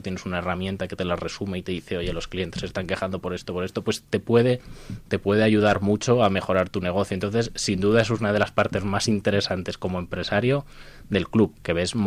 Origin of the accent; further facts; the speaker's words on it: Castile and León, Spain; Vengo de un pueblo de Soria de 15 habitantes en el cual no hay ni una empresa, o sea, hay cuatro agricultores.